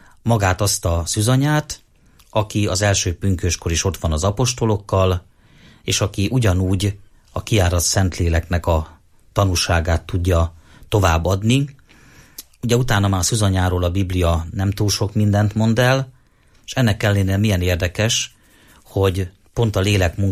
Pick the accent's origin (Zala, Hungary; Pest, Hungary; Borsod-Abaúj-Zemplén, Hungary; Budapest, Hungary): Borsod-Abaúj-Zemplén, Hungary; Sárospatak; born there